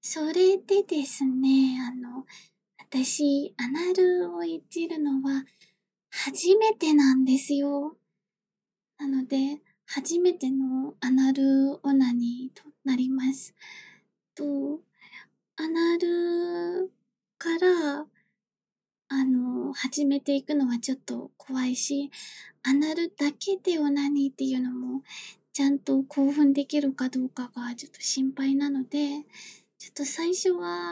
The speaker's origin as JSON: {"language": "Japanese", "region": "Kanagawa", "country": "Japan", "said": "出身地は神奈川です。年齢は24歳で、"}